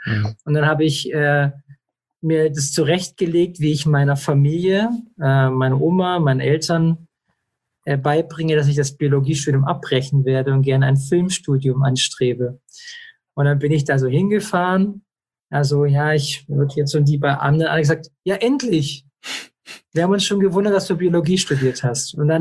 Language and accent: German; Esslingen, Baden-Württemberg, Germany; born or raised there